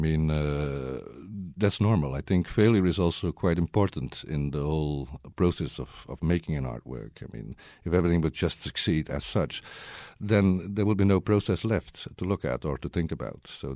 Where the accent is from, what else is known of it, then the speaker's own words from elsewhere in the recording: Flanders, Belgium; because my hometown was then host to the most gruesome right-wing nationalist Flemish party, which called the Flemish Bloc, now the Flemish Interest.